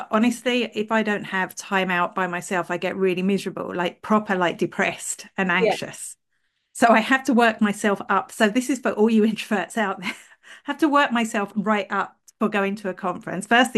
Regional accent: England, United Kingdom; accent: English; now in Ireland; Even though I know I sound English, I am originally English. I'm 30 years in Ireland. I'm just going to sound like this for life.

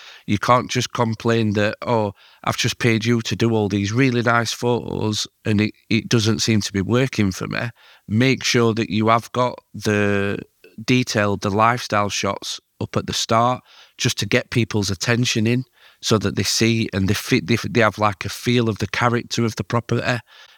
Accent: Yorkshire and the Humber, United Kingdom; And especially as a Yorkshireman, we like to see and we like to talk to people face to face

